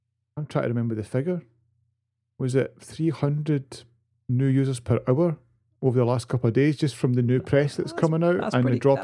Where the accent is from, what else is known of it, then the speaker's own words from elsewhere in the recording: Glasgow, Scotland, United Kingdom; I'm a Glaswegian. I can't deny it.